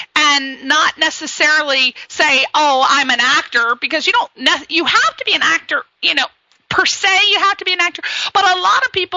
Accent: East Coast, United States; Like, I'm from the East Coast. It's a very tight-knit place.

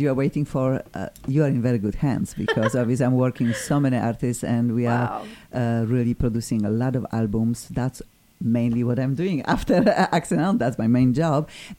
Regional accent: Poland; English is a second language; I am from Poland

